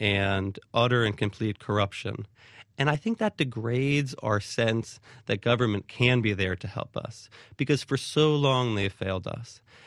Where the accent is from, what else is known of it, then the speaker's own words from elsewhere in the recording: New York, United States; now in New Orleans, United States; I'm originally from New York, which has a sort of a dynamic and powerful business community.